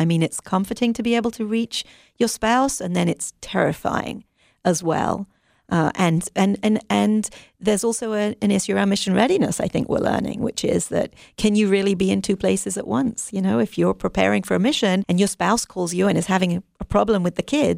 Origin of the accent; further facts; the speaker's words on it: London, United Kingdom; now in United States; And the way I talk about our program is we live in Minnesota. It's cold. I'm from London originally, so I'm not used to this cold.